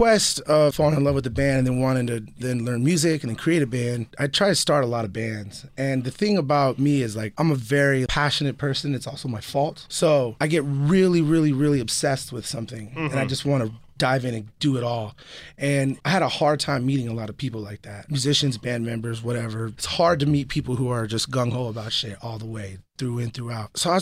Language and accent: English; California, United States; Like, I grew up in the Bay, and it was just stealing and fighting